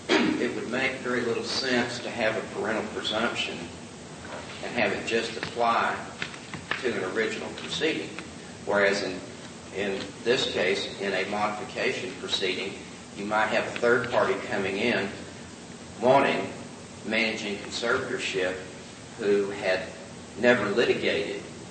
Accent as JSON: {"language": "English", "region": "Texas", "country": "United States", "said": "I'm from Dallas County"}